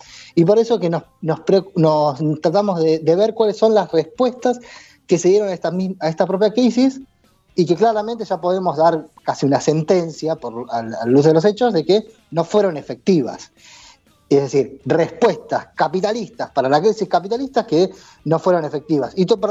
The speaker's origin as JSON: {"language": "Spanish", "country": "Argentina", "said": "Nosotros como argentinos y argentinas podemos decir"}